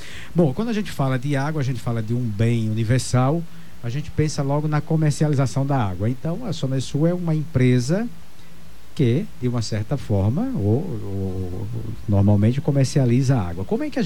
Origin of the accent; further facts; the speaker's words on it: Northeast Region, Brazil; now in Mato Grosso do Sul, Brazil; Mas para quem mora no Nordeste, como eu sou nordestino, sei o que água significa, né?